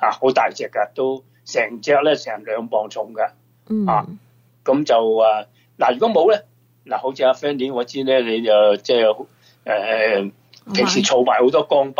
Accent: China; 糖水啊，我哋中国人亦都系好中意嘅吓，饭后甜品啊嘛

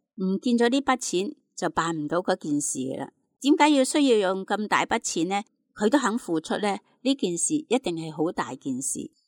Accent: China; 好似我哋中国人都讲啦，路不拾遗，助人为快乐之本

